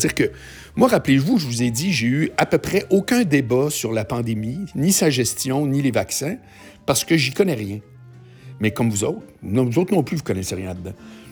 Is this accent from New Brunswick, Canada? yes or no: no; Montreal, Quebec, Canada; moi, je suis un Montréalais qui habite dans le centre-ville